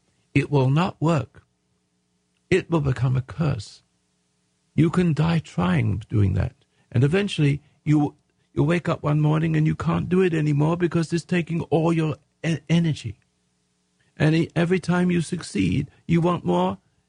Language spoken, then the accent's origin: English; England, United Kingdom; So I didn't come from a country like that. I came from England, and education, basic education, was basically decent.